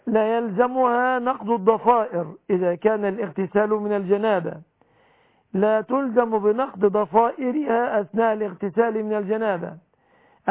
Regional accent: Egypt; بلادنا مصر

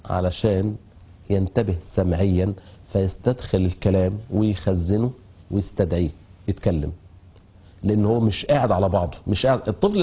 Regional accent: Egypt; moved away as an adult; احنا مصريين في بلد عربي وشغالين هناك

